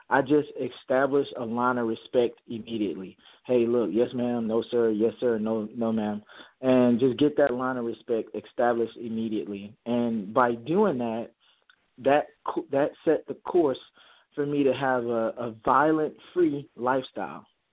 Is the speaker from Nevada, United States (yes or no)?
no; Mobile, Alabama, United States; born there; When I was born in Mobile, Alabama. So Roll Tide, for anyone's out there, the Tide fans, we got too much Bama in us.